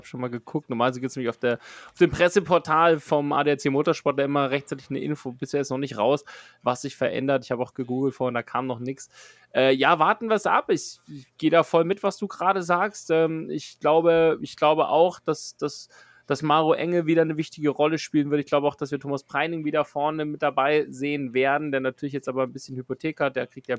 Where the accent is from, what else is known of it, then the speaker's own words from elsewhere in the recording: Nuremberg, Bavaria, Germany; Ja, ich komme ja aus Nürnberg. Also von daher ist ja für mich Heimspiel.